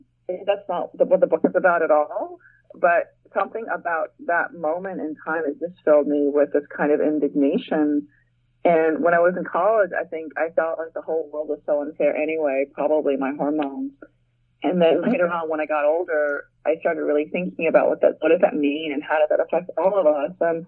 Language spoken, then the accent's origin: English; Queens, New York, United States; I had been an American immigrant and I had not been treated that way when I was growing up in Queens.